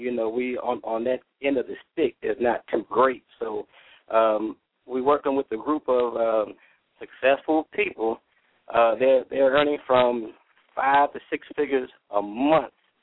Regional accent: Atlanta, Georgia, United States; I'm from Atlanta, Georgia.

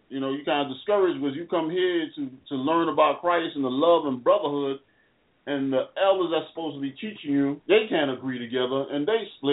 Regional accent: New York, United States; from a brother that I knew in the Bronx as I was raised in New York. And when I first started going to the church, I stay in Connecticut now

